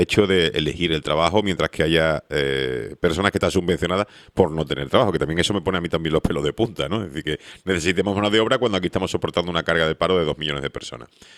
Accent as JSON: {"language": "Spanish", "country": "Spain"}